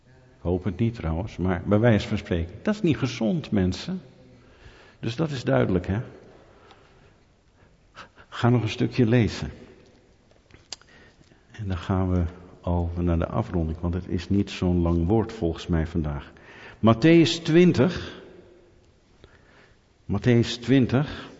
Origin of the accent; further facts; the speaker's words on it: Netherlands; En ik ben een Nederlander.